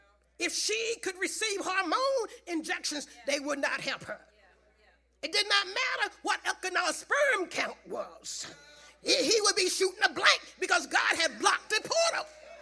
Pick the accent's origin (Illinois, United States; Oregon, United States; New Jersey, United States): New Jersey, United States; Pemberton; We have a problem in my hometown, Pemberton, New Jersey.